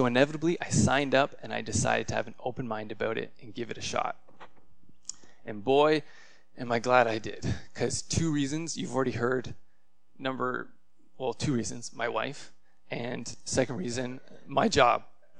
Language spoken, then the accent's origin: English; Hamilton, Ontario, Canada; because she's not from Hamilton. I'm from Hamilton. I stay here.